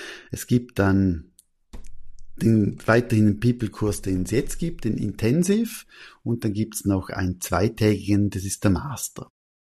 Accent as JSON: {"language": "German", "country": "Austria", "said": "Ich bin ja Österreicher, also von dem her, aber trotzdem arbeite ich nur oder tendenziell nur in der Schweiz."}